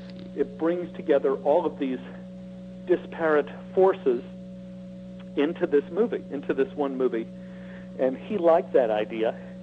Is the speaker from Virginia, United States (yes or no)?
no; Texas, United States; And I am from Texas, which is really big on, you know, the state fair and history and all that stuff.